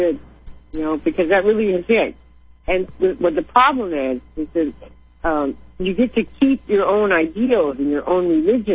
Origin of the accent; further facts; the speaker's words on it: United States; And, you know, and I, as an American, it just got my gander up.